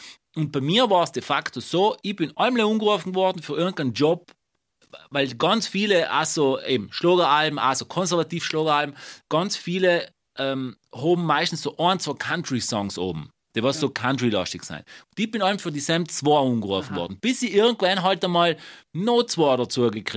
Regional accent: Italy; als Italiener

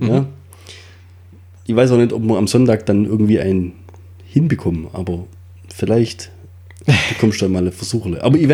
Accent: Germany; Gut, wir sind auch Deutsche, gell?

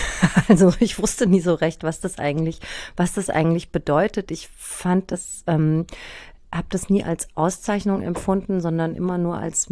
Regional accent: Hamburg, Germany; born there; und ich wohne nur in Hamburg.

